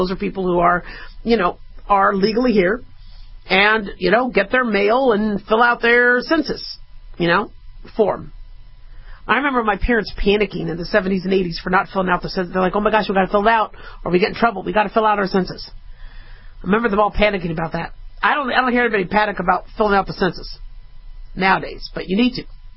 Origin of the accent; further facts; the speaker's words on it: Los Angeles, California, United States; So when you have Californians, and I'm from California. I was born in L.A., so I'm considered a Californian. But we have different cultures.